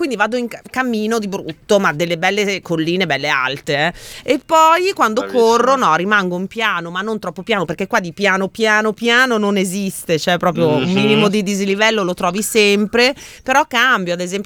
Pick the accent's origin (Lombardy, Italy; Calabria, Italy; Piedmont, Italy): Lombardy, Italy; Milan; essendo una milanese piana